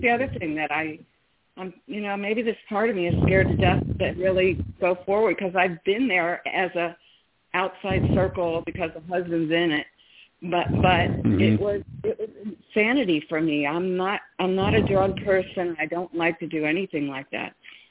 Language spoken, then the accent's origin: English; Cincinnati, Ohio, United States; That's my style of music. I'm from Cincinnati, Ohio